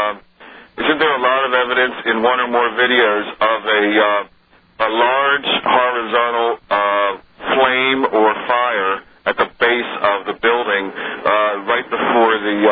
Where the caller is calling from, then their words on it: Philadelphia, Pennsylvania, United States; I'm calling from Philadelphia, the Cradle of Liberty.